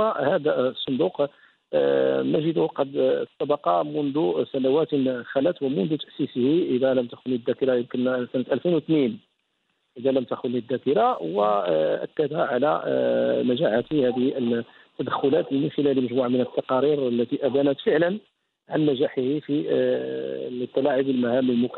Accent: Morocco; نموذج يجب أن نفتخر به كمغاربة

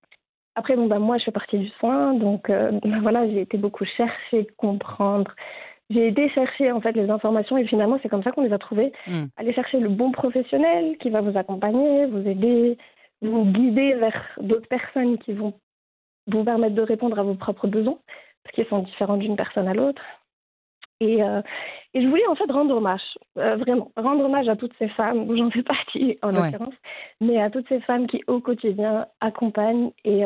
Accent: Casablanca, Casablanca-Settat, Morocco; moved away as an adult; now in Switzerland; Je suis née et j'ai grandi à Casa. Ensuite, je suis venue en Suisse pour faire mes études de pharmacie.

